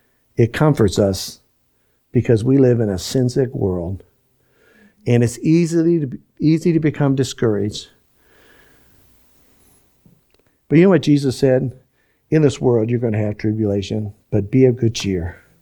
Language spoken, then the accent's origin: English; Florida, United States; born there; By the way, I was born in Florida.